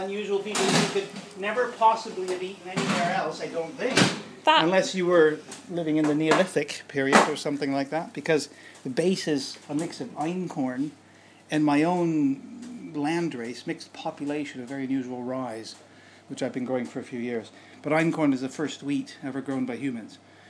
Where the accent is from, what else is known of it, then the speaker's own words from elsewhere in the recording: Ontario, Canada; born there; moved away as an adult; I was born in Ontario, in a small French village in the south of Ontario, but I moved here 30 years ago, so I'm a dual citizen now